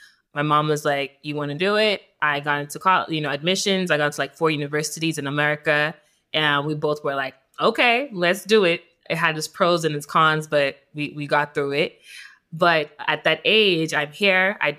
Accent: Nigeria; I was born and raised in Nigeria all my life.

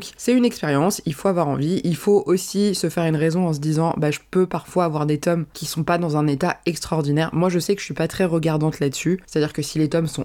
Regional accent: Paris, Île-de-France, France; now in Lille, France; j'habite dans le nord depuis un peu plus de 6 mois maintenant. De base je suis parisienne, mais là j'habite à côté de Lille, enfin dans la banlieue sud de Lille en gros

